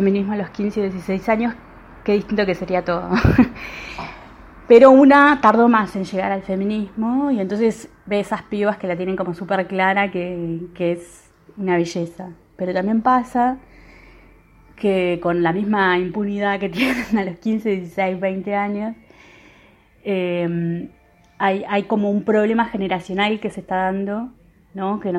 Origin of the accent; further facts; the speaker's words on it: Argentina; soy de Argentina